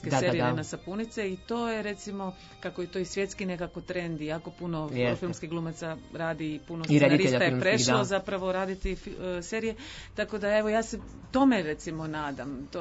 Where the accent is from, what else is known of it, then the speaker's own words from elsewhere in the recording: Sarajevo, Federation of Bosnia and Herzegovina, Bosnia & Herzegovina; kako sam ja rodom iz Sarajeva. Zapravo je Beograd ono jako sličan Sarajevu.